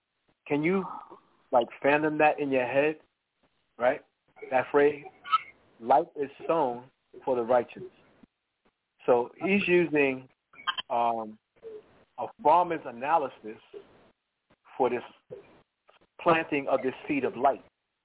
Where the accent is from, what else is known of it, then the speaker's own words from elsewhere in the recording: Harlem, New York, United States; They told me, growing up in Harlem, we wasn't going to reach past 30.